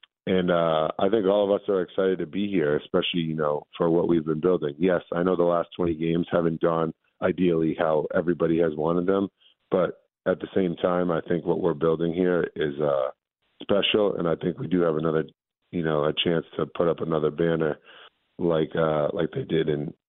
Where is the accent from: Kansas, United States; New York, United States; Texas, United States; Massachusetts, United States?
Massachusetts, United States; I'm excited because it's in my home state of Massachusetts.